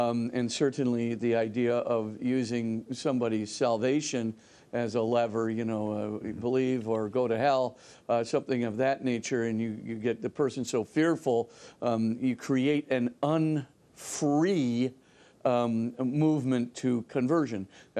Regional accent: Hawaii, United States; And I grew up in Hawaii. There were a lot of Catholics there

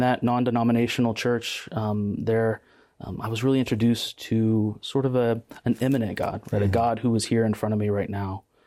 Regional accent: Madisonville, Tennessee, United States; I'm originally from Southeast Tennessee, rural area, Madisonville, Tennessee, that sort of area.

